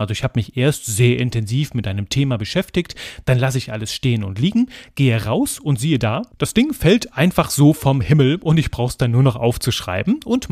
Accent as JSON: {"language": "German", "country": "Belgium", "said": "Ich bin Belgier"}